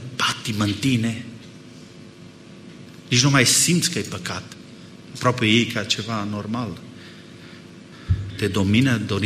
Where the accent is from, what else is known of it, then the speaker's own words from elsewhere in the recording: Transylvania, Romania; eu vin din Ardeal și acolo este cuvântul mejdie